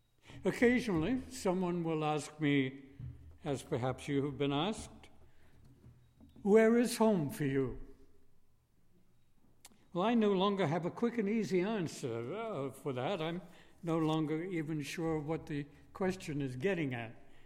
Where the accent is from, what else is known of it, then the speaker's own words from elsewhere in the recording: England, United Kingdom; Eventually, I might get around to saying that, well, originally I came from England, because that must be it.